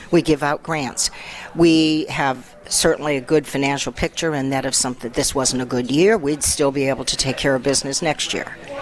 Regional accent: Simsbury, Connecticut, United States; now in Granby, United States; because I came from Simsbury and we had public kindergarten

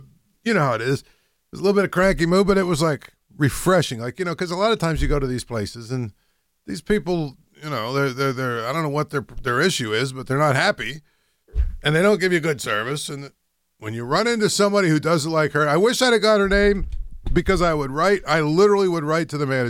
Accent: United States; as an American, I have no idea what the rules are

